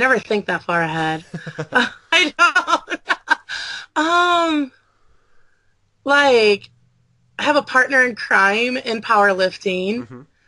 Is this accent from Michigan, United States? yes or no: yes; Michigan, United States; now in Nebraska, United States; I moved away from home. Like, I left home. I'm from Michigan. I live in Nebraska.